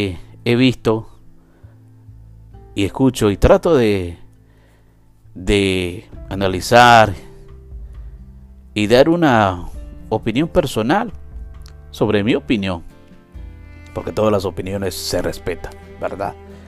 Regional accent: New York, United States; somos neoyorquinos y la mayoría de neoyorquinos siempre trabajamos juntos

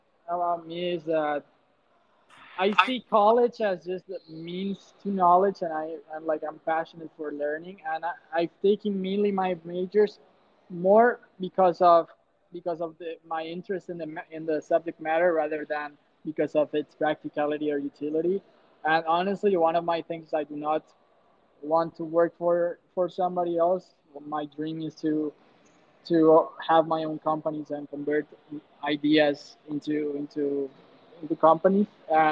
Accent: Spain; Even though I'm from Spain, I haven't traveled much

